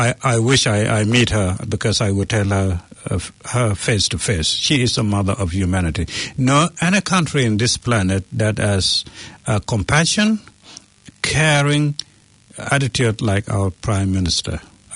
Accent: New Zealand; And I'm a proud New Zealander. Yeah. I'm a proud Kiwi.

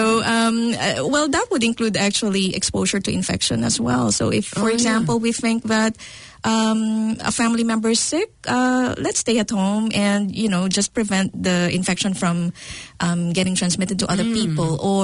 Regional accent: Makati, Metro Manila, Philippines; now in New Zealand; I used to live in the city in the Philippines. I came from Makati, which is a commercial district.

